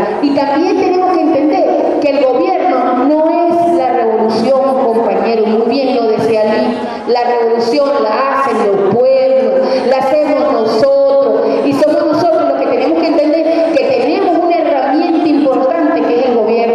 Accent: Venezuela; nosotros somos venezolanos de gentilicio, somos bolivarianos y ahora chavistas.

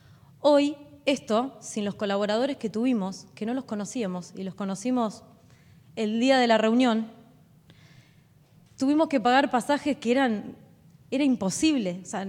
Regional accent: Argentina; Yo lo que creo es que como pueblo argentino, tenemos que exigir la legalización de esta planta que es legítima.

